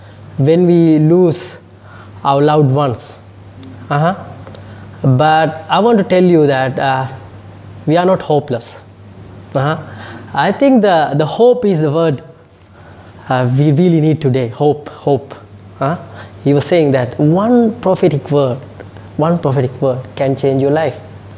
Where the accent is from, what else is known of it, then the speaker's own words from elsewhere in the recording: Sri Lanka; Okay, so, I'm from Sri Lanka, and I don't know, some of you might know, might don't know where Sri Lanka is. It's just underneath India. It's a small island.